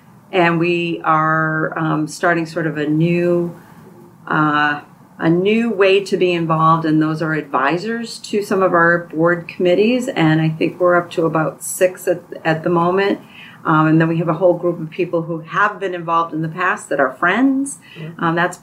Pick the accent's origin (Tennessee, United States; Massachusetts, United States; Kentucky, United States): Massachusetts, United States; Tewksbury; I grew up in Tewksbury, actually.